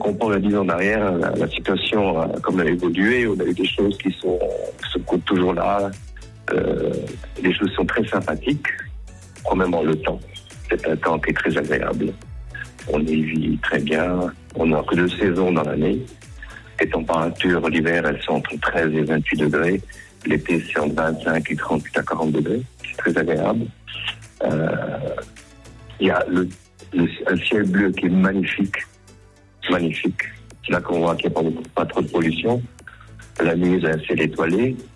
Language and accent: French; Valais, Switzerland; moved away as an adult; now in Mauritius; Bah, du Valais